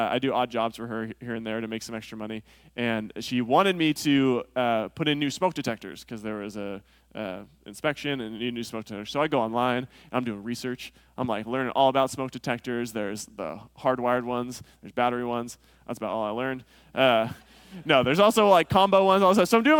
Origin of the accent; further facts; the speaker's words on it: California, United States; I grew up in California. I love surfing.